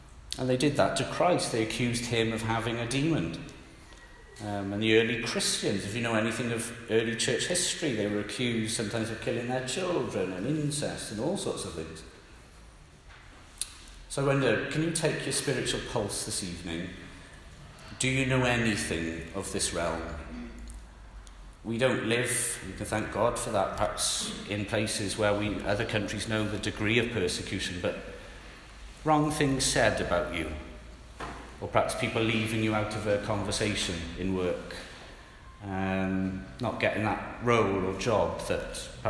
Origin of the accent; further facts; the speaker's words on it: Wales, United Kingdom; Being Welsh, I know not everyone is Welsh, but if you live in England and you're a Welshman, you are very much still a Welshman. If somebody says, what nationality are you? You're Welsh, and your home is Wales.